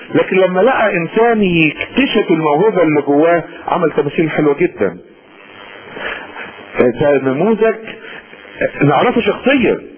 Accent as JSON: {"language": "Arabic", "region": "Upper Egypt", "country": "Egypt", "said": "او حاجات كده عندنا في الصعيد لا"}